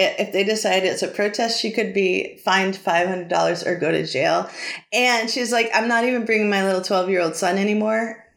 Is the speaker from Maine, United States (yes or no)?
yes; Maine, United States; I'm not from Florida. I'm from Maine.